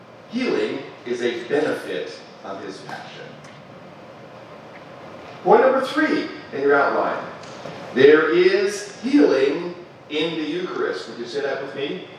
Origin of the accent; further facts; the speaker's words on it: Pittsburgh, Pennsylvania, United States; I didn't grow up in a Christian home. The values in my family growing up in Pittsburgh